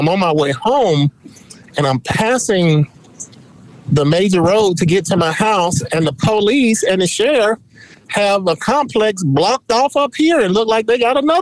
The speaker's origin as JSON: {"language": "English", "town": "Charlotte", "region": "North Carolina", "country": "United States", "tie": "born or raised there", "said": "I remember growing up in Charlotte, and it was one of those neighborhoods where if you lived over there, people thought you had money."}